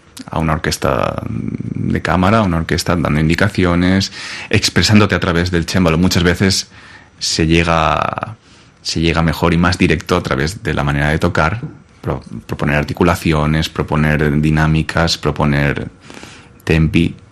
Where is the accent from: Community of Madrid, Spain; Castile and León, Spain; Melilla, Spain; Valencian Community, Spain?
Valencian Community, Spain; Riba-roja de Túria; todo surgió con el conservatorio de mi pueblo, de Ribarroja. Vivía al lado.